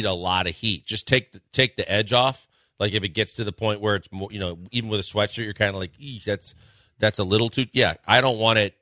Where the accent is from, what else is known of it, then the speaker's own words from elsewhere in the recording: Midwest, United States; Oh, man. I mean, I'm also from the Midwest.